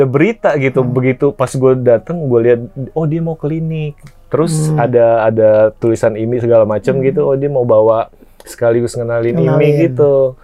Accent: Palembang, South Sumatra, Indonesia; sama gue kan dari Palembang, gue mikir kalau mau bermusik gue harus punya kenalan nih

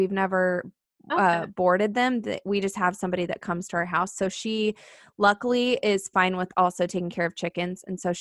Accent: Indiana, United States; now in South Dakota, United States; We're both from Indiana.

